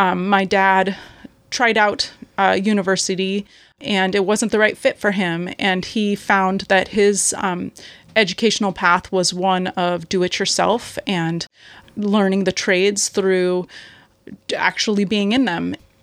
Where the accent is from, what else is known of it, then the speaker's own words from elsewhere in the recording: Port Townsend, Washington, United States; also born or lived in Portland; I was born in Portland but grew up in Port Townsend. My family had been living in Port Townsend prior to my birth. So in most respects, this feels like my home of origin and definitely where I grew up.